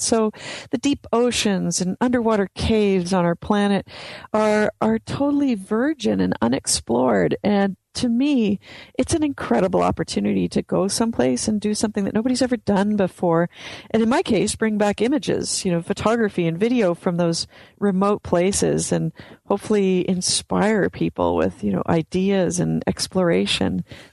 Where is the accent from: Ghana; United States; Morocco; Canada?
Canada; But growing up in Canada, it didn't seem like either astronaut school or or diving school was going to be in my future